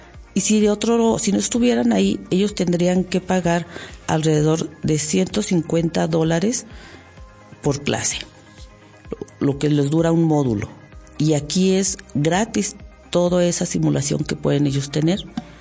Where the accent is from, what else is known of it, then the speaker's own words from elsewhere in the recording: Durango, Mexico; Soy la primera mexicana que tiene ese cargo a nivel Latinoamérica.